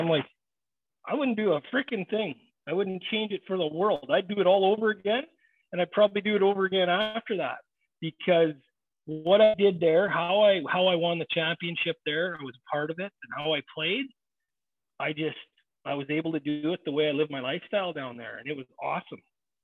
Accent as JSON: {"language": "English", "region": "South Carolina", "country": "United States", "said": "obviously I come from South Carolina. We had a big, beautiful new building and in the palm trees and stuff like that."}